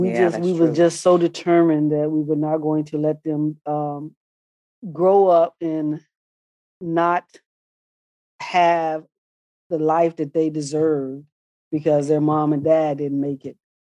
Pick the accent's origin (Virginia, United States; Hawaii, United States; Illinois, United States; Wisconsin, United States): Illinois, United States; Chicago; because I was raised in Chicago and I only came to Arkansas during the summertime to visit my grandmother.